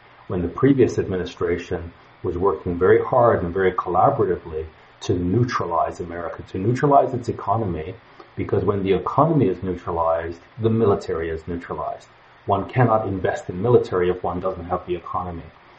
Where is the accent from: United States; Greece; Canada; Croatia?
Canada; and I'm Canadian, so he doesn't care about Canadians.